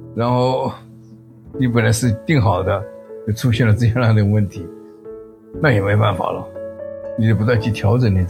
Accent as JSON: {"language": "Chinese", "town": "Guiyang", "region": "Guizhou", "country": "China", "tie": "born or raised there", "moved": "as an adult", "lives_now": "United States", "said": "，我老家是贵州的贵阳，87年到美国，92年拿到博士学位，然后就以后就在中美两边跑了。"}